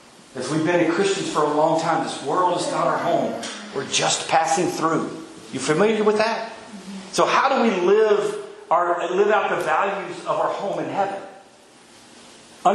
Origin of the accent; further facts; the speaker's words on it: Deep South, United States; I grew up in the Deep South, and you just don't do that.